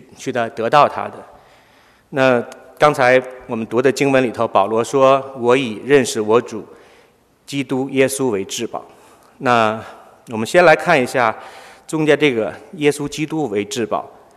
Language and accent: Chinese; China; 那我们中国人常常会讲到一句话